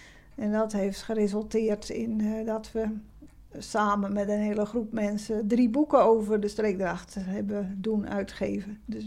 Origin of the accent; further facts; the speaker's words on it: Krimpen aan den IJssel, South Holland, Netherlands; born there; moved away as an adult; now in Middelburg, Netherlands; Ik ben zelf niet geboren in Zeeland, maar in Krimp aan IJssel bij Rotterdam in de buurt. Ik ben op mijn 25e in Middelburg komen wonen voor mijn werk.